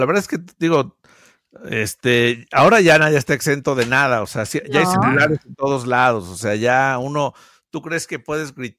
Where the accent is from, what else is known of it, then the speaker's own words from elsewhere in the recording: Veracruz, Mexico; Los demás no, los demás somos veracruzanos.